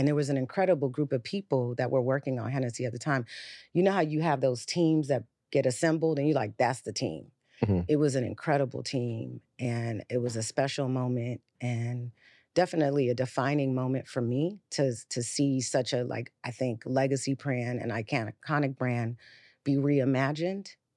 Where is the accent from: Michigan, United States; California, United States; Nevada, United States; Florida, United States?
California, United States; San Francisco; also born or lived in New York; I was born in New York. Okay. I was raised in the Bay Area. There we go. I really like to say I grew up in San Francisco. I got my muscle from Oakland.